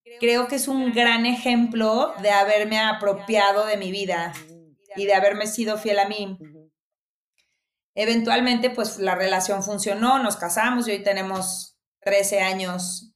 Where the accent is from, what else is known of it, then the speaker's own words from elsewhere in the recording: León, Guanajuato, Mexico; Yo crecí en León, Guanajuato, en provincia, viví allá 20 años y bueno, pues es una sociedad tradicional donde son muy religiosos